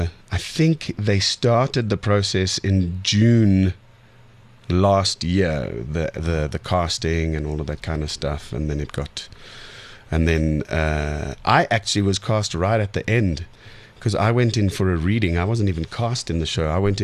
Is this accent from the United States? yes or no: no; Egypt; accent: neutralized Arabic accent; Even my accent is a very, very neutralized Arabic accent, because an Egyptian accent has like Zs instead of Ths.